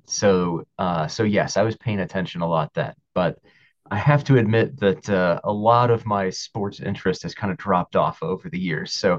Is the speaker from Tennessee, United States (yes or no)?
no; Michigan, United States; I grew up in Michigan, actually, and one of my colleagues grew up in Ontario, just across the border, and I actually grew up north of her.